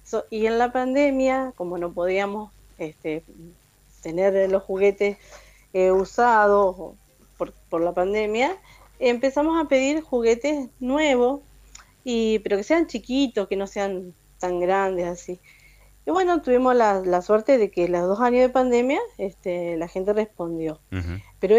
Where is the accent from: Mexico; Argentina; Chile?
Argentina; Cerrito, Entre Ríos; now in La Picada, Argentina; Yo soy oriunda de Cerrito, pero hace 13 años que estoy trabajando en el Centro de Salud de La Picada. Bueno. Y hace 2 años que la pandemia me trajo a vivir a La Picada.